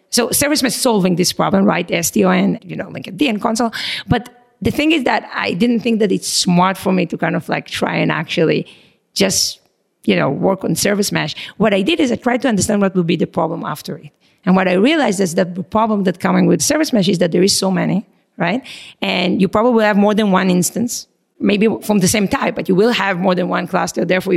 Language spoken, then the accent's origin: English; Boston, Massachusetts, United States; accent: Israeli and Boston; specifically because I'm from Boston, I tried to do it on the East Coast.